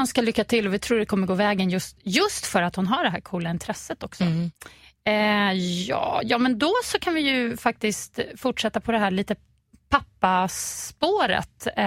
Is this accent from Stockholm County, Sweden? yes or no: yes; Stockholm, Stockholm County, Sweden; also born or lived in Gothenburg; Det var när vi flyttade hem från Göteborg och bodde i en andrahandslägenhet i Gamla stan, och jag började i den här Storkyrkoskolan, som den heter, i Gamla stan.